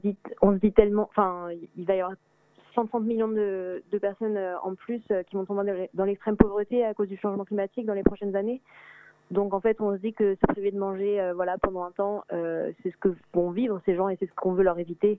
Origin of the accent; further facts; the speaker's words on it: Lyon, Auvergne-Rhône-Alpes, France; j'ai 24 ans, je viens de Lyon.